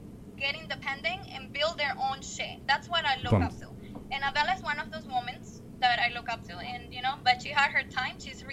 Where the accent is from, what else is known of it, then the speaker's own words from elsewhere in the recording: Venezuela; I'm from Venezuela, so